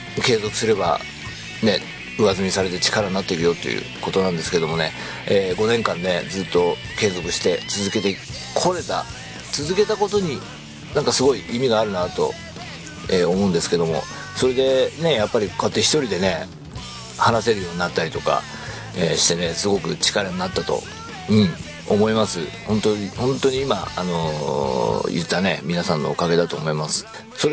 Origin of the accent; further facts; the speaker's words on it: Chiba, Japan; 僕、出身が千葉なんですけども